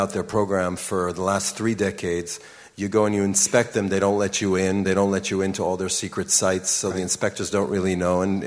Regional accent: Israel; a moment of great pride for Israel. We're a small country. We're far away from Nepal.

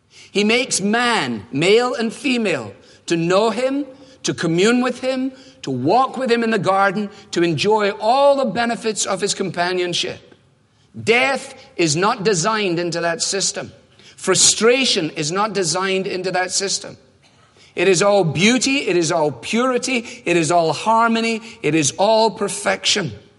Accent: Scotland, United Kingdom; born there; I was born on the Clyde.

